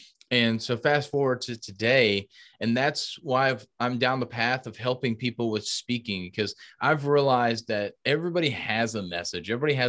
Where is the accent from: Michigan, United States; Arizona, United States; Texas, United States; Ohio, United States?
Texas, United States; Hockley; Man, so I grew up in the Hockley, Texas area, which is just northwest, about an hour or so outside of the Houston, Texas area. So native Texan.